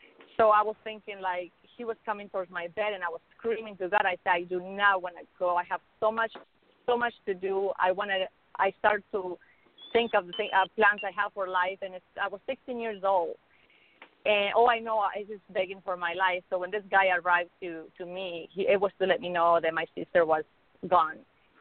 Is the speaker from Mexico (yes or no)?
yes; Mexico; English is a second language; also born or lived in Chicago, United States; now in Los Angeles, United States; I studied 10 years in Mexico. This is why I have my accent, but I was born in Chicago, and I went to school in Mexico, so I'm bilingual.